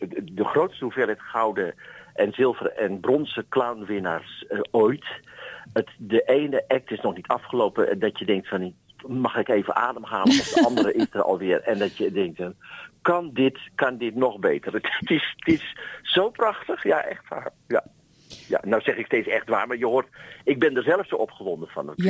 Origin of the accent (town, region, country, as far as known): Netherlands